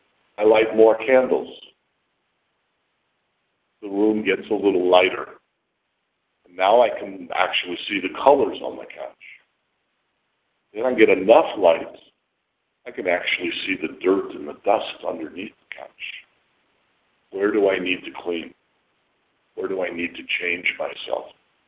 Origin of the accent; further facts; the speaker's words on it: Los Angeles, California, United States; I was born in Los Angeles. One of the five natives in my kindergarten school.